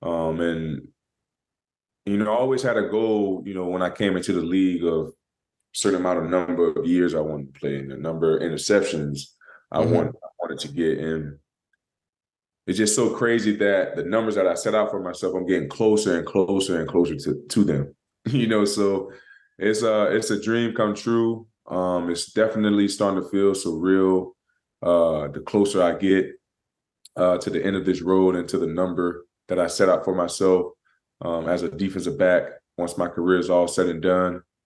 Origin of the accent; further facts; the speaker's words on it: Florida, United States; And I always wanted to do that since I'm from Florida. You know, down there next to the ocean.